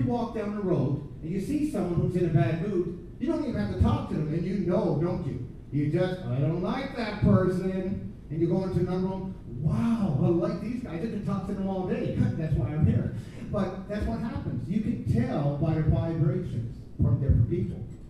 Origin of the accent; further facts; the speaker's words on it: New Brunswick, Canada; now in Western Canada; because out here in Western Canada, I'm from New Brunswick.